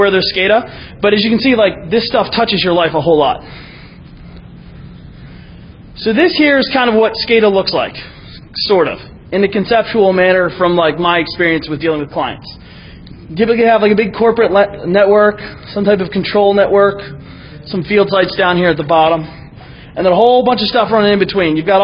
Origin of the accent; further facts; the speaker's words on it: Washington, District of Columbia, United States; In big cities, like I'm from Washington, D.C., and I hate traffic